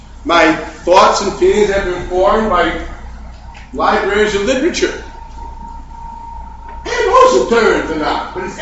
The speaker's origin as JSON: {"language": "English", "town": "Chicago", "region": "Illinois", "country": "United States", "tie": "born or raised there", "said": "See, I grew up in Chicago. When I say blue, I think energizer drink."}